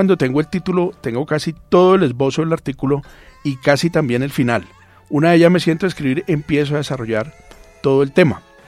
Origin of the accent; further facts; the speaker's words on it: Bogotá, Colombia; Yo soy bogotano, pero oyendo vallenatos desde los 5 años por mis amigos de barrio